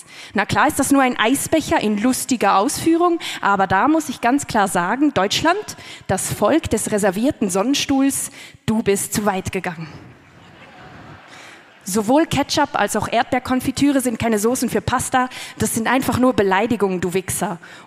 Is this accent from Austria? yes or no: no; Switzerland; Ich komme aus der Schweiz, aber ich kann auch richtig reden, kein Problem. Tut mir leid, dass ich aus der Schweiz komme. Aber meine Mama, die kommt aus Italien. Folglich bin ich halbe Italienerin